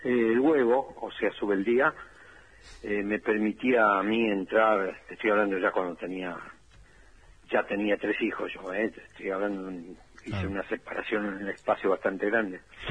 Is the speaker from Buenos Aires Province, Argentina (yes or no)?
yes; La Plata, Buenos Aires Province, Argentina; yo soy platense, vamos a seguir porque nací en una panadería de la calle de Roca, entre 42 y 43.